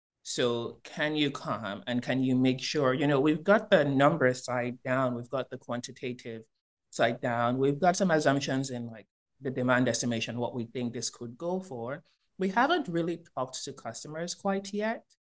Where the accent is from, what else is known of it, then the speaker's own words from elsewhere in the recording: New York, United States; I have lived all over the world, and I'm actually from New York is what I say, but been in Florida for a while now.